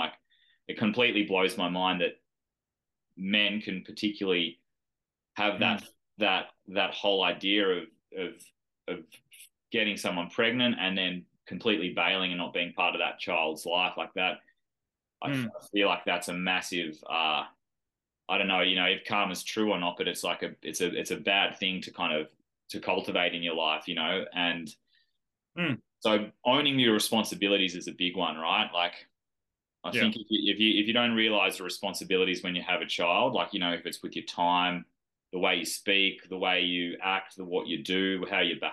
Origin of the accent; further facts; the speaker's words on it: New South Wales, Australia; growing up in the Northern Rivers near Nimbin, you know, like that hippie mentality of kind of like greed and money is evil